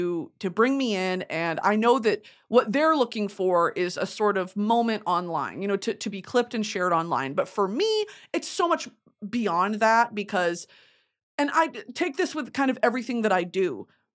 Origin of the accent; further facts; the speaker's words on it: Texas, United States; I am a woman of the South. I am a woman of hot weather. I am a fatty from Texas, okay?